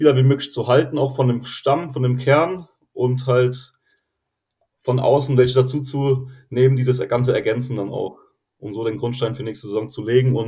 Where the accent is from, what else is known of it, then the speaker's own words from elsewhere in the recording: Worms, Rhineland-Palatinate, Germany; born there; now in Lampertheim, Germany; ich bin in Worms geboren, wohne in Lambertheim, ist nicht weit.